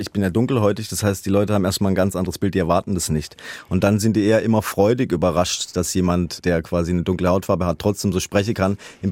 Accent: Haslach im Kinzigtal, Baden-Württemberg, Germany; ich komme ja aus Hasler im Kinzigtal, das ist ja tief im Schwarzwald

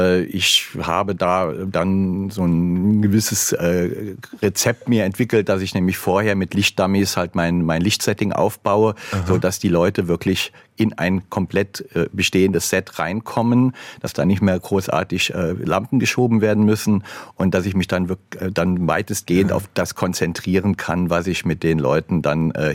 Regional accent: Saarland, Germany; now in Ammerland, Germany; Nee, selbstverständlich habe ich noch Verbindung zum Saarland. Das ist meine alte Heimat und ich habe da sehr viele Freunde noch wohnen, mit denen ich auch im engen Kontakt bin.

